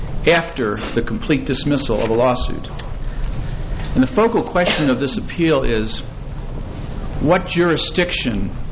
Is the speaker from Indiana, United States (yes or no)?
yes; Lafayette, Indiana, United States; I'm an attorney from Lafayette, Indiana.